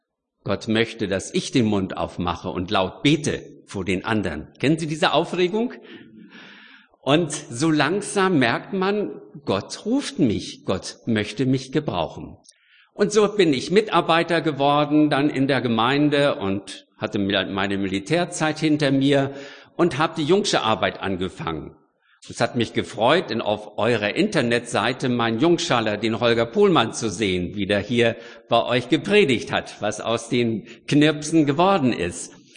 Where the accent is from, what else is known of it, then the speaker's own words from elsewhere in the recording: Lübeck, Schleswig-Holstein, Germany; Ich bin in Lübeck-Travemünde aufgewachsen und bin schon so als Teenie hierher gekommen mit dem Pastor, denn Lauenburg war die Außenstation von der Gemeinde Lübeck.